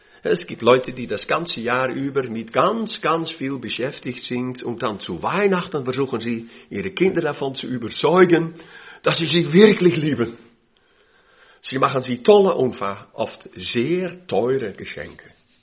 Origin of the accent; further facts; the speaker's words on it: Netherlands; born there; German is a second language; moved away; Als gebürtiger Niederländer musste ich das lernen.